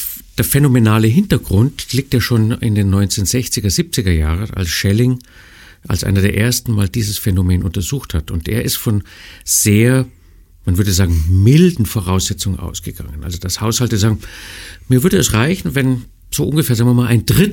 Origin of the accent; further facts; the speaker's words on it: Munich, Bavaria, Germany; ich bin in München groß geworden, wenngleich nicht dort geboren. Ich habe dann in München auch studiert, Geografie, politische Wissenschaften und Raumplanung, Raumordnung auf Diplom.